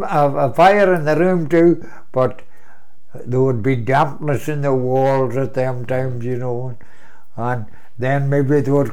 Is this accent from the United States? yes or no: no; Ballybose, Ulster, Ireland; Aye, I was born in Ballybose in chrísla. The house where I was born is still there.